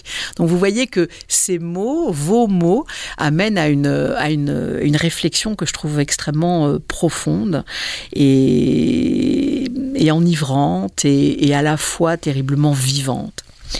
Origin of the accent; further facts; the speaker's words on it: Normandy, France; born there; je suis née en Normandie, mais je connais très bien le sud de la France, que ma grand-mère habitait Nice.